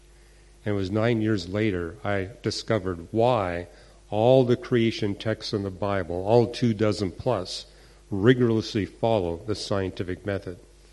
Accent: Canada; As you heard, I'm Canadian. I was not raised in a Christian home.

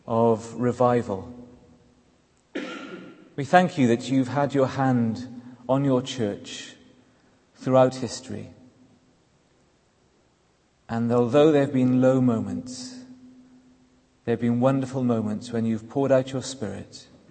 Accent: Wales, United Kingdom; Growing up in South Wales, we were nurtured on talk of revivals.

